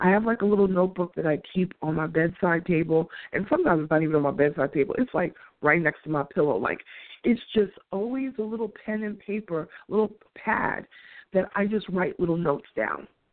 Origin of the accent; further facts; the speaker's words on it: New York, United States; I'm throwing it back to Harlem right now, being a New Yorker.